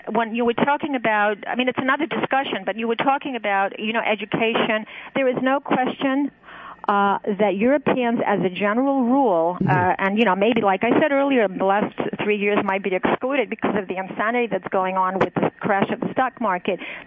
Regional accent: United States; I don't want to offend anybody here. I'm an American.

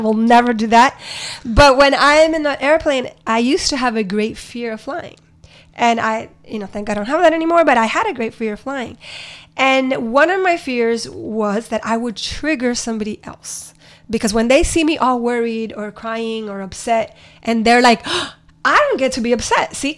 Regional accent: Miami, Florida, United States; I grew up watching my neighbors idolize Reagan. I grew up in Little Havana.

